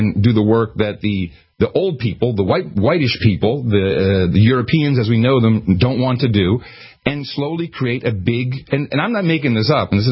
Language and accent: English; Amsterdam, North Holland, Netherlands; English is a second language; I mean, I grew up in Amsterdam, and I saw the transition.